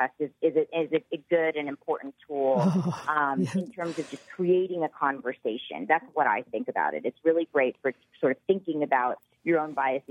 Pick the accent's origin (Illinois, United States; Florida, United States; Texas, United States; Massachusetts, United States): Texas, United States; So Texas, which is my home state, has the highest rate of maternal mortality in the developed world, actually.